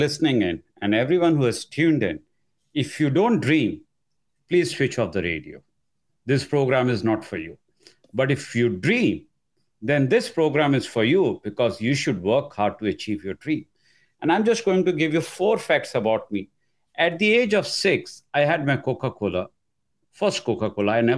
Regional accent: India; English is a second language; So I grew up in India

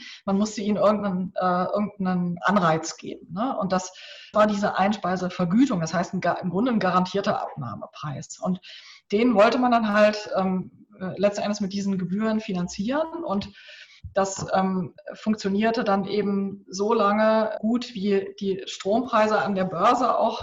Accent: Leipzig, Saxony, Germany; Zum Beispiel in meiner Heimatstadt Leipzig, der ich, also seit 20 Jahren wohne ich in Leipzig

